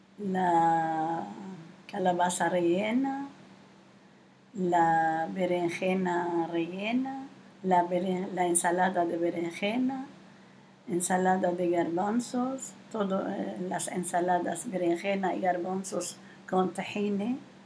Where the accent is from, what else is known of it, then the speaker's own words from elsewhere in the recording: Lebanon; now in Mexico; Sí, vengo de Líbano. Soy libanesa.